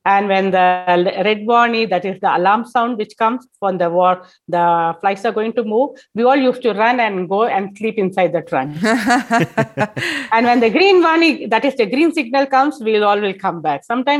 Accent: Mumbai, Maharashtra, India; born there; also born or lived in Chennai; I was born in Bombay, where my mother's maternal parents, grandparents were there. Then later on, I studied a little bit at Chennai. Previously, it was known as Madras, where my grandparents were there, my father's parents were there.

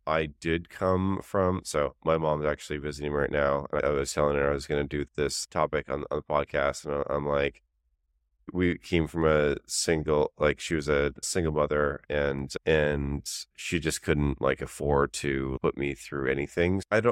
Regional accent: Canada; as the other fellow Canadian

